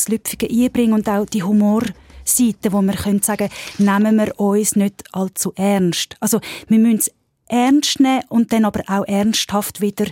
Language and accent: German; Switzerland; also ich wohne ja in Bern und ich bin in der Schweiz aufgewachsen, mein Vater war Deutschschweizer gewesen, also ich bin wirklich bikulturell. Ich fühle mich also wirklich auch Deutschschweizerin.